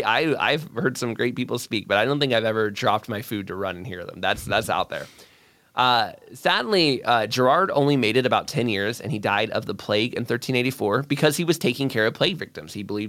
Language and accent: English; United States; born, I was raised in America and I, you know, I was raised in, you know, a very different tradition.